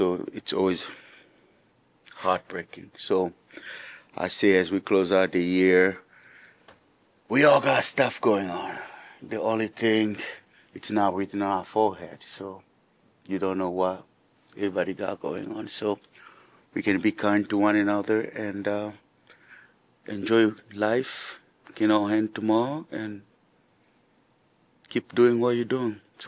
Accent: DR Congo; We got to go to my home country, Congo

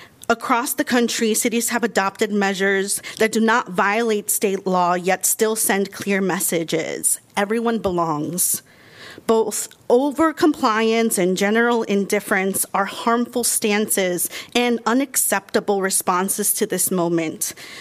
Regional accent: Iowa City, Iowa, United States; I'm from Iowa City.

